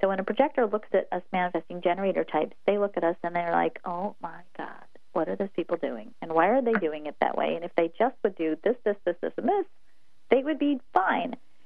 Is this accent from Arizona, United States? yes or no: no; Texas, United States; I'm a Texan